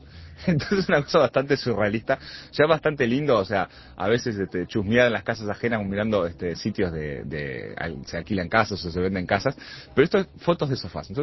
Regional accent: Uruguay; para nosotros los uruguayos que somos bastante devotos de la Virgen del Codo

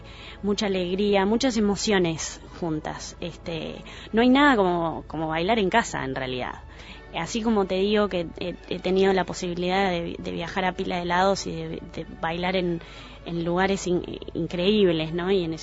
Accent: Uruguay; como uruguayo

